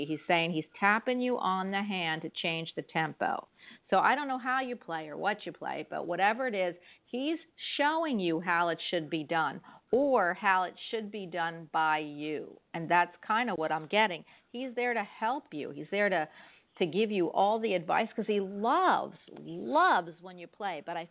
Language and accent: English; Florida, United States; I am traveling back home, back to my home state of Florida after 3 weeks of being in a beautiful castle and some hotel rooms.